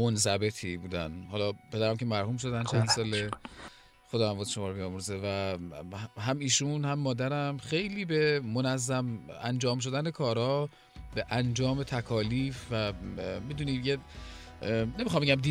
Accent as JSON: {"language": "Persian", "town": "Karaj", "region": "Alborz", "country": "Iran", "tie": "born there", "said": "یزدی هستم، یعنی پدر و مادر من اصالتاً از یزد هستن. مادرم متولد کرج، مثل خودم که متولد کرجم، و توی یه خانواده متوسط جامعه به دنیا اومدم، توی یه محله متوسط،"}